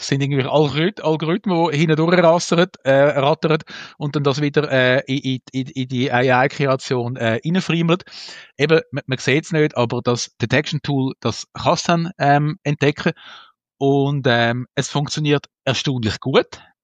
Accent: Zurich, Switzerland; Wir als Zürcher sind natürlich wenig beeindruckt von Google-Gebäuden, weil ganz Zürich ist voll pflastert mit Google-Gebäuden.

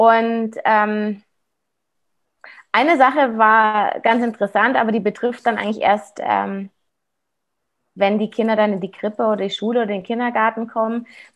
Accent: Munich, Bavaria, Germany; ich bin ja aus Aubing. Ich bin ja hier aus Münchner Westen. Ich kenne die Leute hier.

